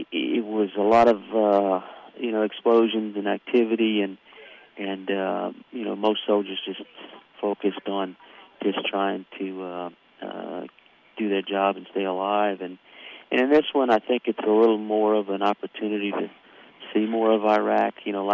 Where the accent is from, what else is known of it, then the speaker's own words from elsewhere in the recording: Abbeville, Louisiana, United States; now in Houston, United States; No, born and raised in Abbeville. Right now I live in Houston. I moved to Houston about 3 years ago with my family.